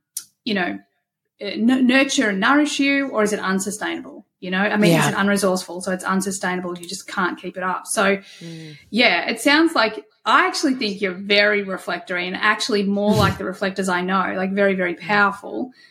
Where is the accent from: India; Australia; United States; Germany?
Australia; accent: Australian; Thank you for saying it's pretty, because I always hear my accent. I'm like, God, it's so